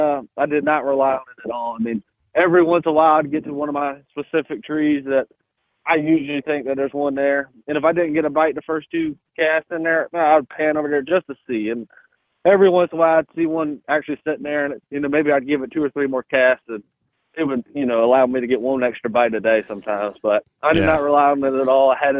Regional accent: Santee, South Carolina, United States; I grew up old school fish. I mean, I'm from Santee.

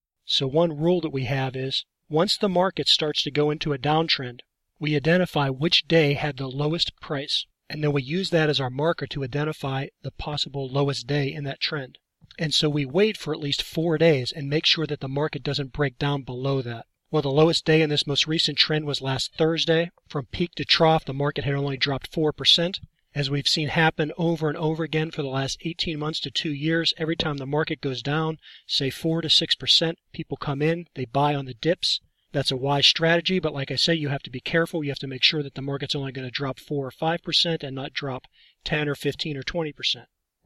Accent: Utah, United States; I'm again podcasting today from a remote location outside of my home state of Utah.

